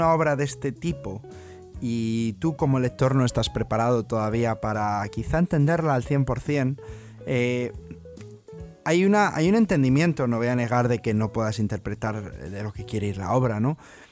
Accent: Madrid, Community of Madrid, Spain; now in London, United Kingdom; yo me vine a Londres hace unos pues 4 o 5 años más o menos. Yo soy de Madrid, he vivido allí toda mi vida y bueno, hace 4 o 5 años pues decidí coger las maletas y venirme aquí

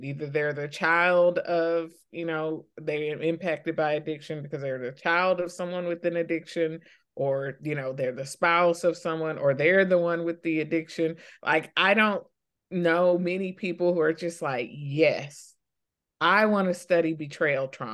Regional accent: Texas, United States; It all sounds Canadian to me as a Texan, right?

